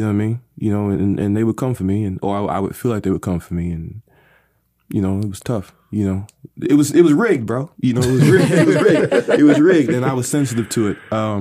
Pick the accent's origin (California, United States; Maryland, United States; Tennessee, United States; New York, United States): California, United States; Lompoc; born there; I was born in California.